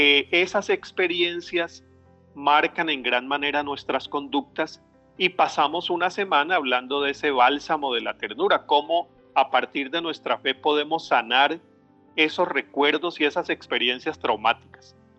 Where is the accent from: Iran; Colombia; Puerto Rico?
Colombia; Yo soy colombiano, vengo de un país que ha sufrido la violencia en carne propia.